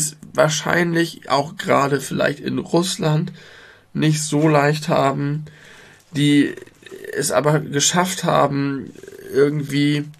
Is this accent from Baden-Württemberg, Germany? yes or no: no; Hamburg, Germany; man darf das nicht vergleichen als Hamburger